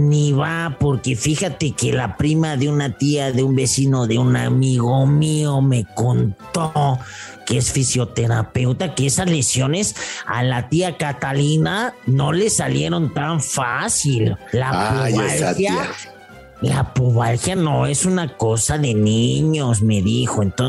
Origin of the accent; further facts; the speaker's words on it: Mexico; O sea, siendo mexicano, les das 2 vueltas y se prestan, ¿eh?